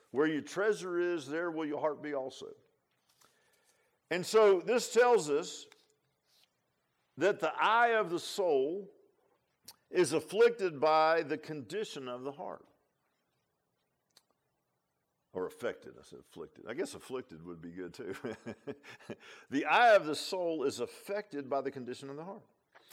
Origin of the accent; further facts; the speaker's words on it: Virginia Beach, Virginia, United States; Lo and behold, I grew up in Virginia Beach